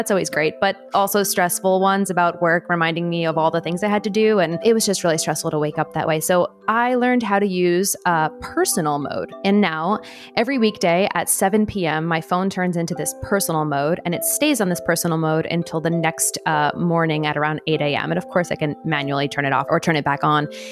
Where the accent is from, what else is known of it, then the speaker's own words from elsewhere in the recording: United States; now in Italy; As an American living in Italy and working with podcasts around the world